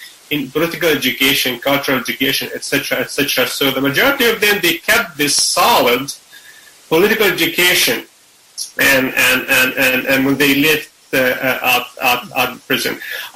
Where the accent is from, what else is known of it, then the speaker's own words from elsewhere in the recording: Palestine; now in United States; when I came from Palestine, I spent in 2006, I spent 6 months in New York, but immediately 2 years in the South Side of Chicago